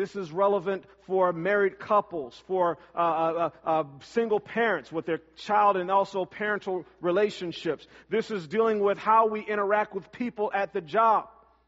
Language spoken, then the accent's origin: English; California, United States; I come from California.